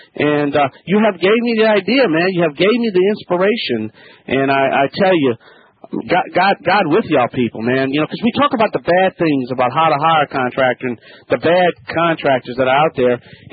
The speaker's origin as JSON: {"language": "English", "region": "Louisiana", "country": "United States", "said": "being from the South, being from Louisiana. I'm too territorial. I'm too Cajun."}